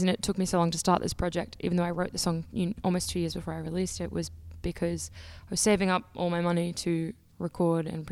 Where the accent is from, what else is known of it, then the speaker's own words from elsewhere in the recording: Brisbane, Queensland, Australia; I'm from Brisbane, Australia.